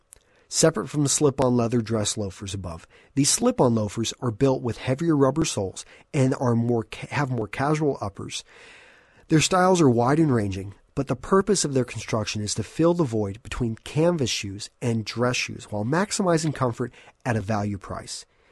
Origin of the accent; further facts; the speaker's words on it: Texas, United States; And that goes back to me growing up in West Texas.